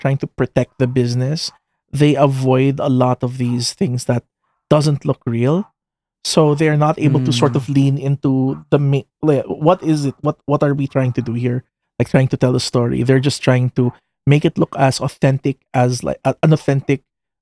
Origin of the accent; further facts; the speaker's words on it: Philippines; Of course, you know, we're Filipino, so the size is really different.